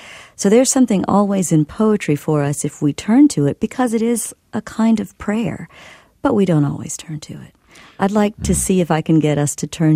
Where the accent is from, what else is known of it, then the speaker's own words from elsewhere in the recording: Mississippi, United States; It's about the laws that were in effect not only in my home state of Mississippi, but across the country.